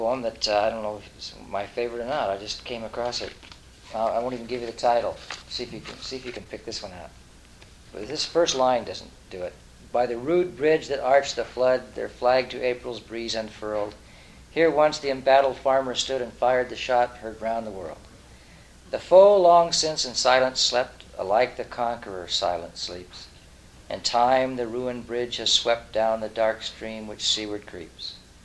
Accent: California, United States; I'm from Southern California, and I do poems and other things.

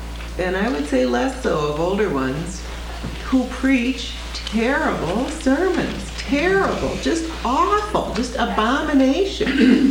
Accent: Chicago, Illinois, United States; I'm from Chicago, and I see people, pastors all over our city

